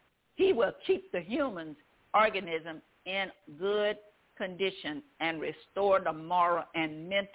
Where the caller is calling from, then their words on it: Baton Rouge, Louisiana, United States; Good evening, my brothers and sisters. This is … I'm calling from Baton Rouge, Louisiana.